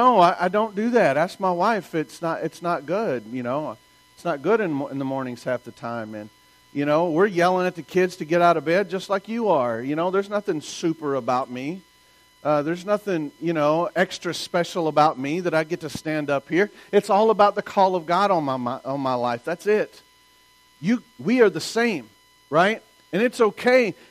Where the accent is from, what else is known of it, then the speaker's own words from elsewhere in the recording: the South, United States; I'm from the South. We say amen a lot.